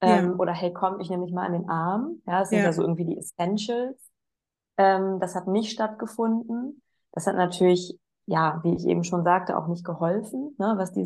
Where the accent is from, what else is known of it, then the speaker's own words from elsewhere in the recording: Osnabrück, Lower Saxony, Germany; born there; Ich komme aus Osnabrück gebürtig.